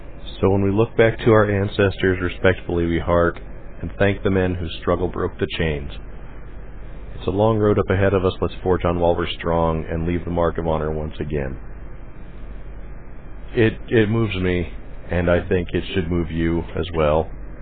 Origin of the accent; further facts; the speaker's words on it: Pacific Northwest, United States; As I have on a number of occasions growing up in the Northwest, I've seen bald eagles in flight, and they truly are a majestic, beautiful bird.